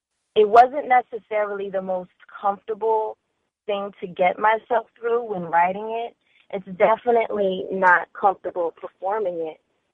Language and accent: English; Philadelphia, Pennsylvania, United States; growing up in Philly was a little bit interesting for me. I lost my dad when I was really, really young.